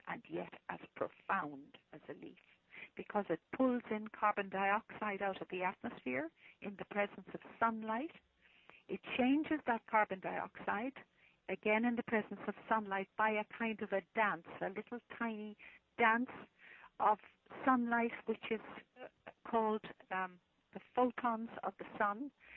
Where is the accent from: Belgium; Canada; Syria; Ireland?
Ireland; first language Irish; English is a second language; And, of course, I'm from Ireland, and my first language is an Gaelic. So an Gaeling Galuafachtagam, I am saying to you that I have a fluency in Gaelic.